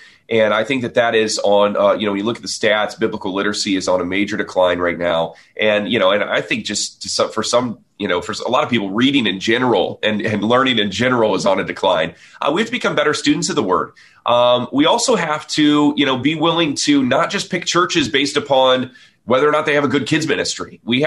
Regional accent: United States; I can, as an American, I can support their freedom

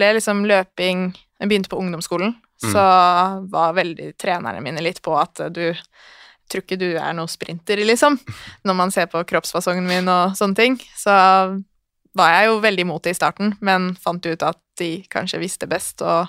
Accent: Hønefoss, Buskerud, Norway; now in Oslo, Norway; Jeg kommer fra Hønefoss, så en times biltur utenfor Oslo. Jeg 20 år, blir 21 i år. Ja, flyttet til Oslo for å studere

